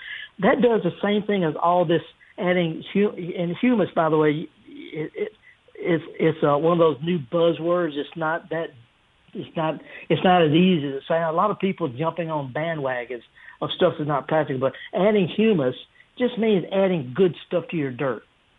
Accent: Mississippi Delta, United States; I'm from the Delta, and we have pawpaw trees in my great-grandmother's garden

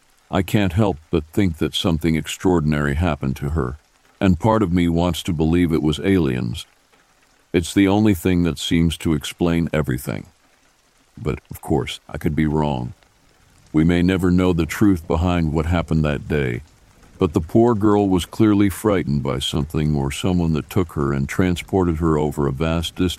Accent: Dayton, Ohio, United States; born there; I was born in 1976 in Dayton, Ohio, and shared a room with my brother for several years.

